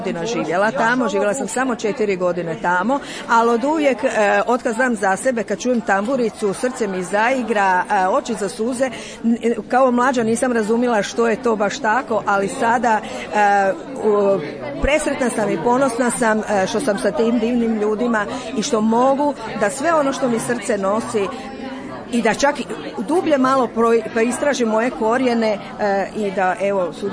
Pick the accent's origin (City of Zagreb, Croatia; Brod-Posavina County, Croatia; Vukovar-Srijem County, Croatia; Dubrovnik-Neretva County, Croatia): Vukovar-Srijem County, Croatia; Cerna; Ja nisam, ja sam rodom iz Cerne, s čime se ponosim.